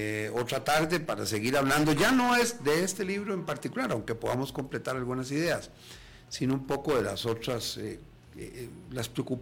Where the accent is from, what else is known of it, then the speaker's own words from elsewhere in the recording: Costa Rica; siempre nos sentimos más ligados a lo que nos pasa como sociedad y como costarricenses